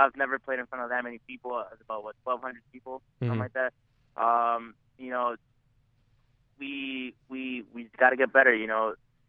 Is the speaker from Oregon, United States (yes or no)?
no; Queens, New York, United States; From Queens, New York.